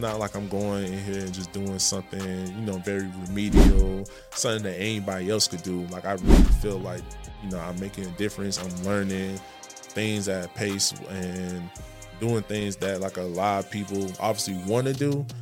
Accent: Miami, Florida, United States; I'm from Miami, Florida, a.k.a. Dade County, a.k.a. the Crib. Grew up, born and raised in Miami.

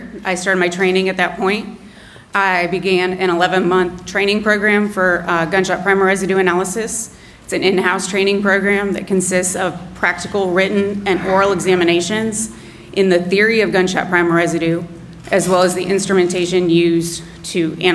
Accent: Ohio, United States; So I grew up in Ohio. I was born and raised there.

